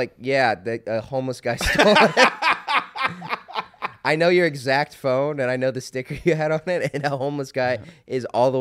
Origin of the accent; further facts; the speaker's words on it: New York, United States; It's like, oh, no, I'm from New York.